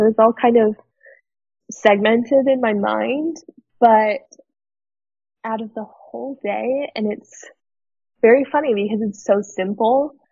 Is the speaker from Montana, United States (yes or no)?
no; Arizona, United States; because we're all from Arizona, out of town.